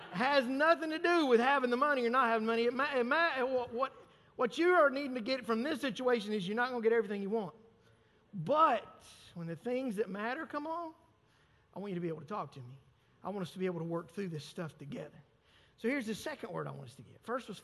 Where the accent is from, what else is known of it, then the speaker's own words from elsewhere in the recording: Deep South, United States; I'm old school. I was raised in the Deep South.